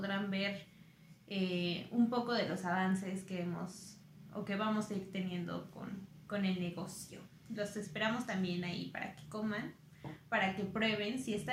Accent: Mexico City, Mexico; born there; Nací en México, en la Ciudad de México, un 13 de marzo de 1998, que cayó viernes 13.

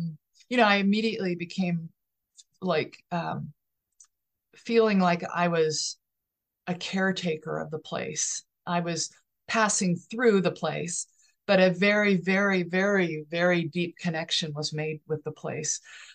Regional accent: California, United States; You know, I'm from the American West where it's car culture and it is barbed wire and gun culture and private property.

